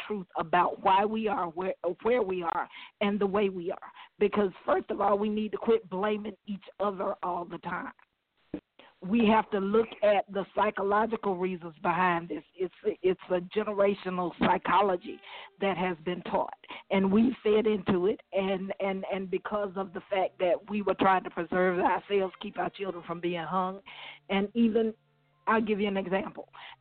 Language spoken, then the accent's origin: English; Atlanta, Georgia, United States; I am from Metro Atlanta.